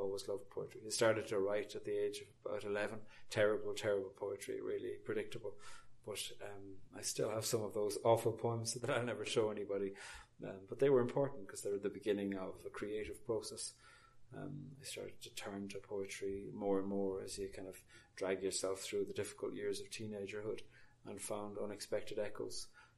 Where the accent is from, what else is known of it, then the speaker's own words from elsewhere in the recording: Cork, Munster, Ireland; now in Belfast, United Kingdom; I'm from Cork on the very south coast of Ireland. I live in Belfast now. I've lived there for 15 years.